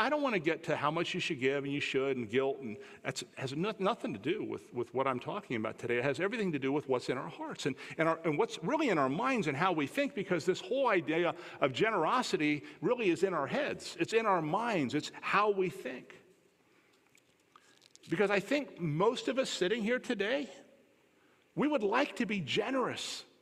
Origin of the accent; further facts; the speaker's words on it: United States; Don't ever, as an American, use that as an excuse not to be generous, because you are rich.